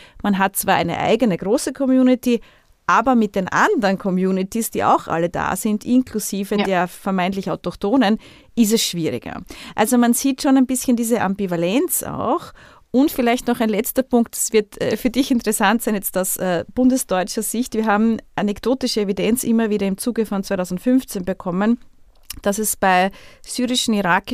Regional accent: Austria; Ich darf das sagen als Österreicherin.

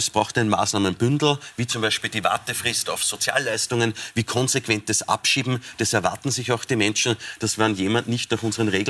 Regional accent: Austria

